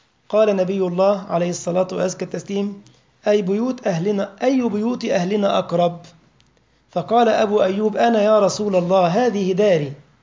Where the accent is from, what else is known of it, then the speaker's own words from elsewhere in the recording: Egypt; يعني ده موجود عندنا في مصر في منطقة اسمها مرسى مطروح